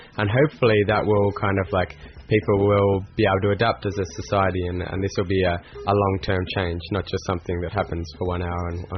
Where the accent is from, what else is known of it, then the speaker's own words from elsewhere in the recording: Australia; We're from Australia.